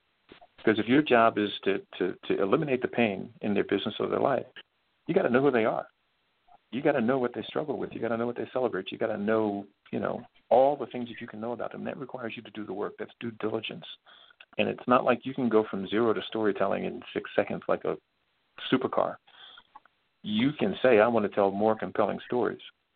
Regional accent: Northeast, United States; I'm part of the Yankee tribe, right? I'm from the Northeast. That's my tribe, right?

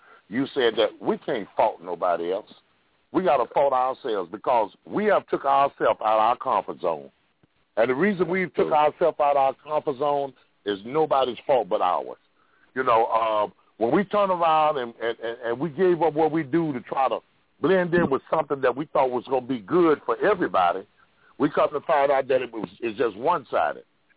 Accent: Greenville, Mississippi, United States; I've never cared about 8th mile racing because I came from Greenville, Mississippi.

